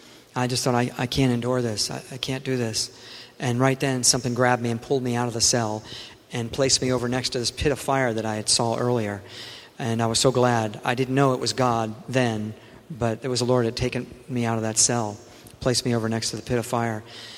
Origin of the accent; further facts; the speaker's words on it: Florida, United States; I grew up in Florida, and when I was a teenager, I was 16, we were surfing off Cocoa Beach.